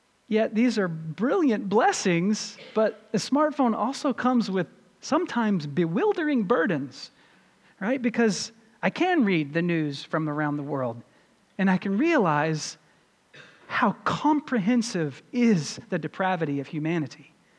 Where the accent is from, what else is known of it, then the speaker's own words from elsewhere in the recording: Louisville, Kentucky, United States; I grew up in Louisville, Kentucky. It sits right on the river